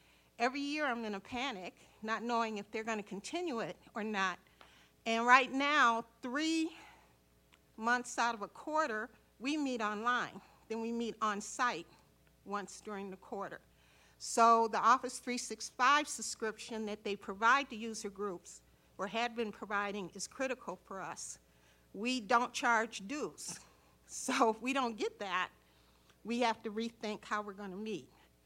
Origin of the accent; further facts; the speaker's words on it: Detroit, Michigan, United States; I'm from Detroit.